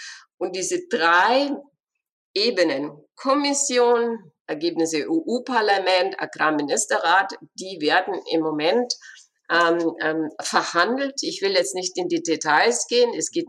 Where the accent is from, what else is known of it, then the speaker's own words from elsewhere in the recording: Bavaria, Germany; Für mich als Bayerin bleibt mal festzuhalten, dass es in Bayern zum Beispiel jetzt schon überhaupt keine Förderung mehr für neue Ställe gibt